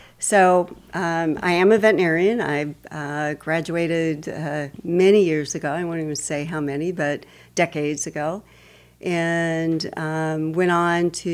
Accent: Idaho, United States; also born or lived in Wyoming; No. I was born in Wyoming, raised in Idaho.

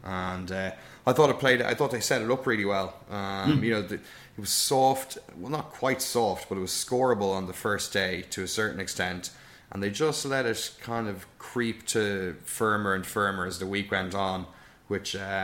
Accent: Ireland; very proud as an Irishman that it looked so good

